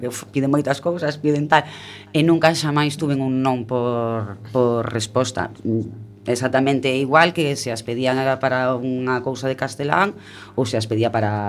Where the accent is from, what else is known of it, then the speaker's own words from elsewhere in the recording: Galicia, Spain; Pois aí como boa galega vouche responder que depende.